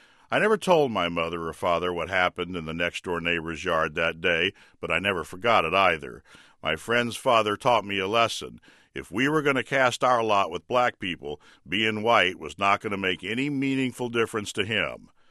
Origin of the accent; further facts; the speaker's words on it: Austin, Texas, United States; When I was a boy growing up in Austin, Texas in the 1960s, my best friend Jimmy lived across the street.